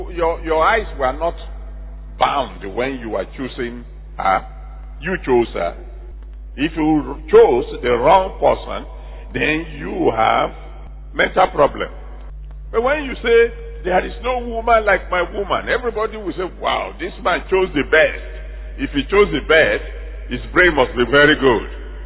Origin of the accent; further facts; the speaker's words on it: South East, Nigeria; So you didn't know I grew up in Igbo land.